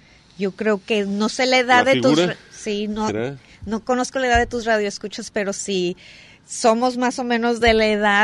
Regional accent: Tijuana, Baja California, Mexico; Yo soy de Tijuana

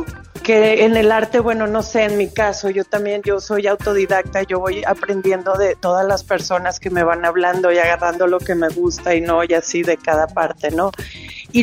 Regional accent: Mexico; muy contenta de estar aquí en mi país otra vez

